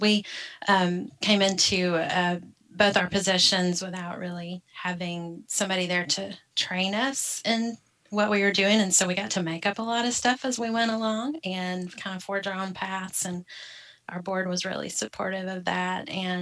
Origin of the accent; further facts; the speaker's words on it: Arkansas, United States; moved away as an adult; thinking we moved from the South, if you can't tell. And we came from Arkansas, and my older two had already gone through school there